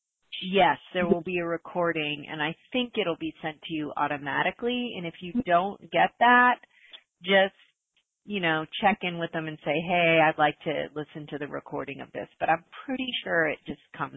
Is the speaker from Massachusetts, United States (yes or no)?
yes; Wayland, Massachusetts, United States; Oh, from Melrose? I grew up in Wayland.